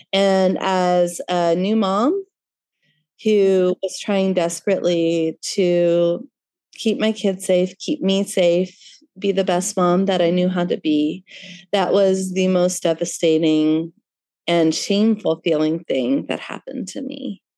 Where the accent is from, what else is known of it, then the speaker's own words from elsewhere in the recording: Georgia, United States; I'm a Southern girl. I'm from Georgia. I am very socialized to be a nice, you know, polite, happy woman.